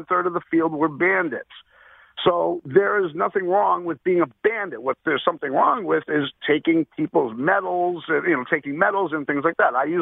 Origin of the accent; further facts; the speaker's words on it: Springfield, Massachusetts, United States; Oh, yeah. I grew up in Springfield, Mass. Winchester Square, 16 acres.